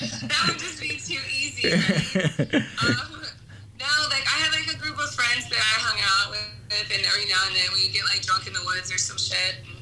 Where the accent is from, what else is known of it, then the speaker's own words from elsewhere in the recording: Cincinnati, Ohio, United States; No, all white people. I grew up on, like, the poor side of the, like, suburbs